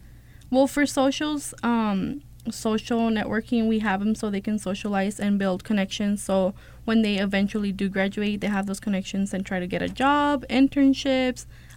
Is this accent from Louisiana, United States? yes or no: no; Oxnard, California, United States; I'm originally from Oxnard.